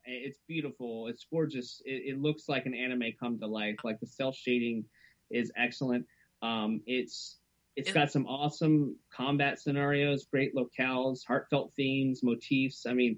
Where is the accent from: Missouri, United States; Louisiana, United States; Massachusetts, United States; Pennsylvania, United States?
Louisiana, United States; New Orleans; also I'm from New Orleans, so it kind of had like that New Orleans kind of feel vibe